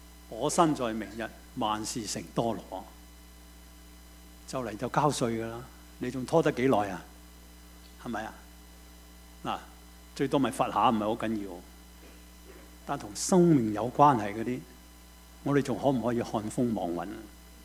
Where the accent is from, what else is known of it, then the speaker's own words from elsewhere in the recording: New Territories, Hong Kong; 我在香港新界长大，我家是耕田的，养猪的，